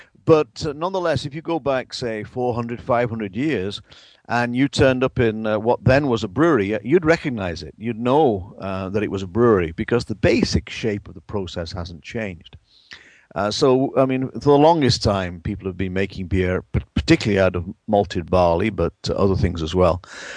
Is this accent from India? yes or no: no; England, United Kingdom; Back in my home country of England, hops were not used until relatively late